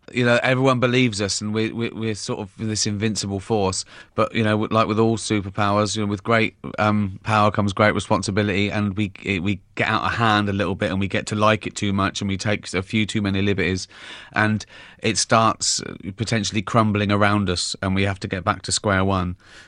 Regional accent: United Kingdom; That's because we're British.

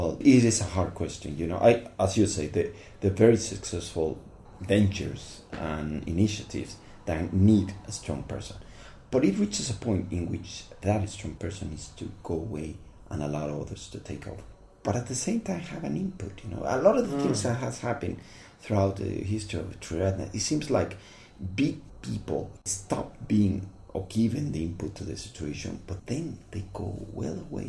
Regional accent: Mexico; English is a second language; moved away as an adult; I'm coming from Mexico and say, great, what can you do? And I said, I'm a waiter.

